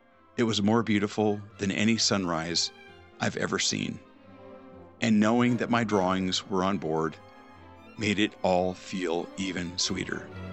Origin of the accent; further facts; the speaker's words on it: Omaha, Nebraska, United States; As a kid growing up in South Omaha, I had plenty of opportunities to watch those launches.